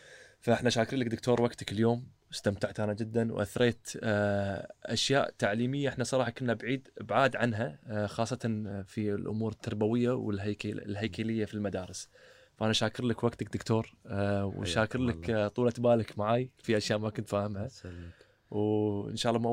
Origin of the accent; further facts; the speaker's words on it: Kuwait; احنا كويتيين ترى لما نسافر عبالنا ان احنا احسن ناس يعني